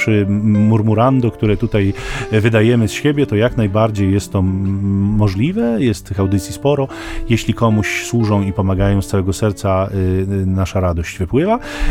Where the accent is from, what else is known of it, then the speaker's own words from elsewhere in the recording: Gdynia, Pomeranian Voivodeship, Poland; ja jestem z Gdyni